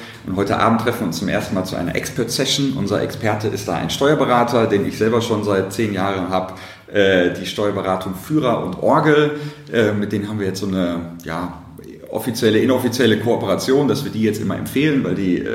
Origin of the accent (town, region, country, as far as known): Dortmund, North Rhine-Westphalia, Germany; born or raised there